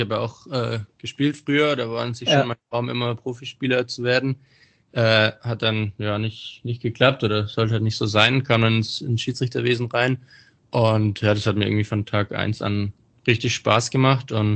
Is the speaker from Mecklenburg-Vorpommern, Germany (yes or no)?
no; Bietigheim, Baden-Württemberg, Germany; Also ich bin ja aus Bietigheim